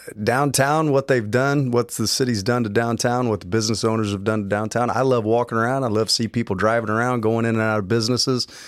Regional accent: Jerseyville, Illinois, United States; born there; So that's where I was raised. But I was born here in Jerseyville. And of course, my entire family's here.

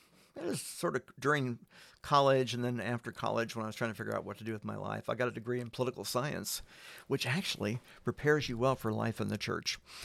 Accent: Terre Haute, Indiana, United States; I have a sister, Sharon, who lives in Terre Haute, Indiana, which is my hometown.

